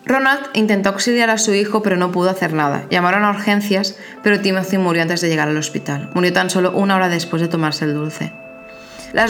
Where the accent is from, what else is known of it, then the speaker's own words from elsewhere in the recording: Catalonia, Spain; Aunque yo no debería decir eso porque soy catalana